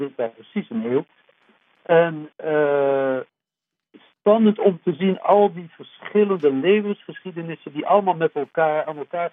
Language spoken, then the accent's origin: Dutch; Laren, North Holland, Netherlands; born there; Ik ben in Laren geboren in een huis aan de drift.